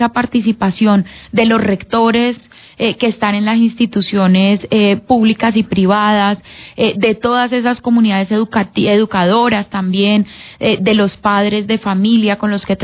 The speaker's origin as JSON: {"language": "Spanish", "town": "Cali", "region": "Valle del Cauca", "country": "Colombia"}